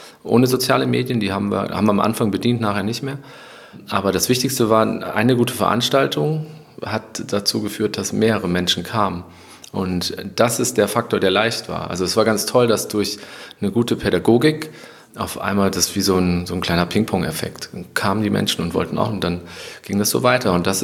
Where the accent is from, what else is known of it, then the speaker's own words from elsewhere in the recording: Mettmann, North Rhine-Westphalia, Germany; Nee, ich bin nicht in Köln aufgewachsen. Ich komme aus dem Neandertal, aus Mettmann. Und habe wirklich das Neandertal direkt neben meinem Lebensort gehabt, wo ich aufgewachsen bin.